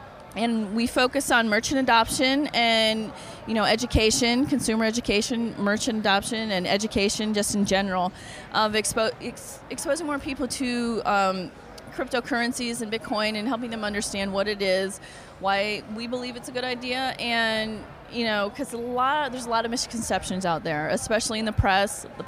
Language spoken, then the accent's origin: English; Houston, Texas, United States; I'm actually from Houston.